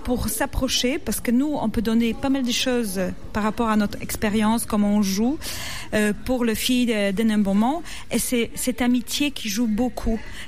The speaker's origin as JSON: {"language": "French", "country": "Poland", "said": "Moi, je suis fière autant quand je suis polonais."}